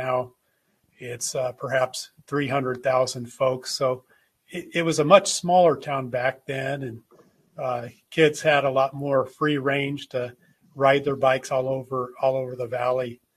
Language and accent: English; Santa Clarita, California, United States; I'm from the LA area, so I've lived in the Los Angeles area my whole life. I grew up in Santa Clarita